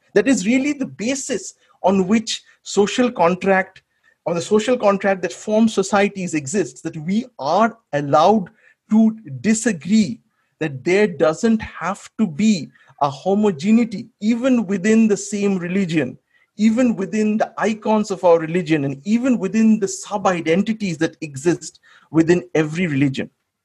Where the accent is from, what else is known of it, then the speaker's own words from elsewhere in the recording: West Bengal, India; I grew up in Bengal, where it's not a very Lord Ram-based Hinduism that we are exposed to. For us, it's Ma Kali, it's Ma Durga. Those are the idols that we grew up with.